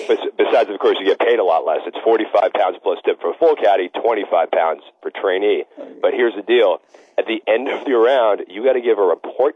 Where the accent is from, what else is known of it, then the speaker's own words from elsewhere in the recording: New York, United States; I had 3 American women in our group that day from New York. They found out I was from New York.